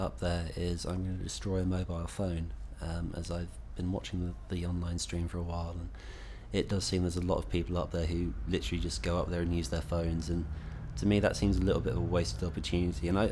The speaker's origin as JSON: {"language": "English", "town": "Enfield", "region": "London", "country": "United Kingdom", "said": "I'm 21 and I'm from Enfield in North London."}